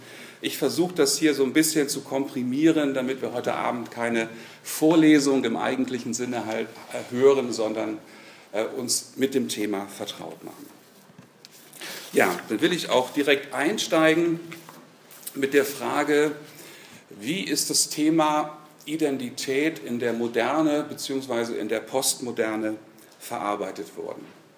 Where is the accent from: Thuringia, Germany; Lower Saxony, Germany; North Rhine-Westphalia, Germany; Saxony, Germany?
North Rhine-Westphalia, Germany; Düsseldorf; Wir konnten dann als Familie nachreisen. Ich bin in Düsseldorf aufgewachsen, habe dort meine Jugend verbracht, meinen Zivildienst in Oberbayern abgeleistet, also in der Gegend dabei Traunstein und Trostberg